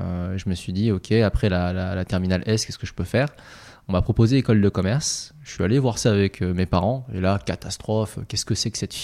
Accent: Noisy-le-Grand, Île-de-France, France; also born or lived in Paris; Alors, d'abord, on a grandi à Noisy-le-Grand avant de déménager pour Paris dans le 3e arrondissement.

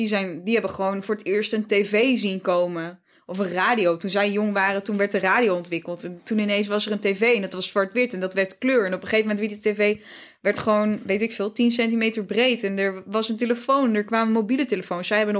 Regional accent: Geffen, North Brabant, Netherlands; born there; In Geffen. Maar heb ik maar een paar jaar gewoond.

